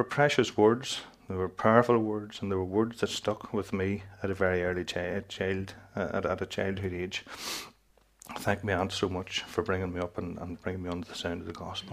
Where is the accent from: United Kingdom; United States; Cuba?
United Kingdom; Clogher, Northern Ireland; I was born and reared in Clogher, and McRae Park, Clogher, if any of you know it. Nice enough wee park. Was brought up in the Sunday school of Clogher Valley Free Presbyterian